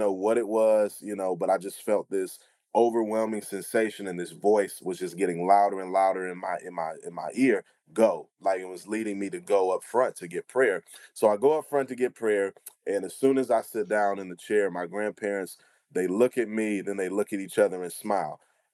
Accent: Cleveland, Ohio, United States; age of 13, you know, I'm growing up in Cleveland, Ohio. My grandparents were the pastors of the church that I attended.

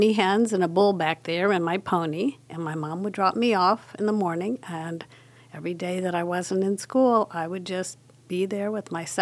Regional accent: Akron, Ohio, United States; I sure did. I grew up in the West Akron area.

